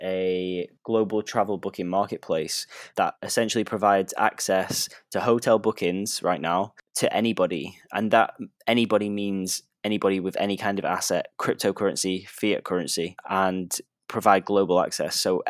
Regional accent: United Kingdom; now in Vietnam; I'm actually British.

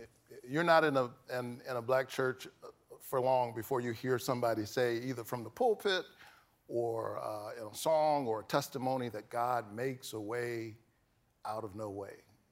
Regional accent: the South, United States; Look, I grew up in the South.

